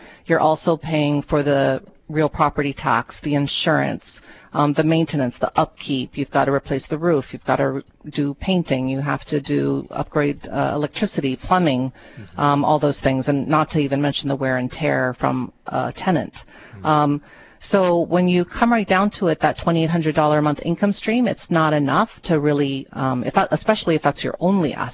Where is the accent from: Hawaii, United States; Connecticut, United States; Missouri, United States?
Hawaii, United States; I was born and raised in Hawaii. I've been in Hawaii for my entire life except for college and law school.